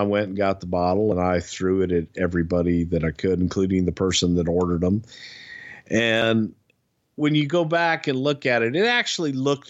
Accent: the South, United States; accent: Southern

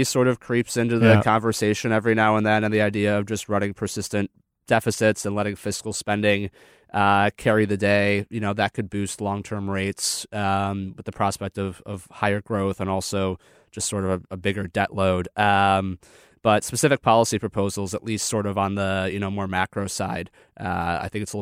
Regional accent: Midwest, United States; Yeah, well, I'm from the Midwest. I love my corn.

